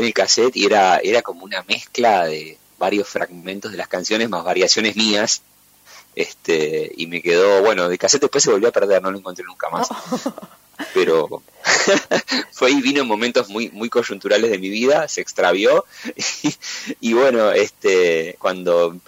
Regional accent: La Paternal, Buenos Aires, Argentina; also born or lived in La Plata; si bien yo soy platense, pero me crié en la Paternal.

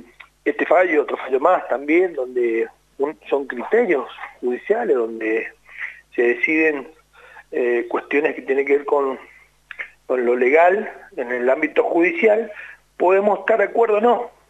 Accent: Mendoza, Argentina; Lo peor que nos puede pasar como mendocinos, una provincia que se ha caracterizado por el respeto a las instituciones, la división de poderes, es hacer de este maltrato una habitualidad.

